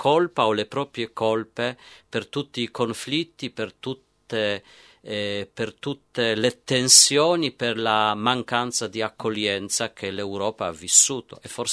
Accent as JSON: {"language": "Italian", "country": "Poland", "second_language": "Italian", "said": "io che sono polacco posso dire che negli ultimi 4 anni ho visto veramente cambiamenti epocali"}